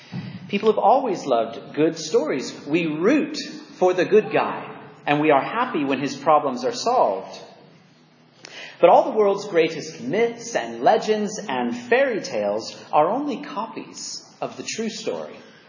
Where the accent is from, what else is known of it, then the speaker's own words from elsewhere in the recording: California, United States; accent: American; Now, that may surprise you with my American accent. Some of you may recognize this castle, though. It's the castle that is in the middle of Disneyland in California.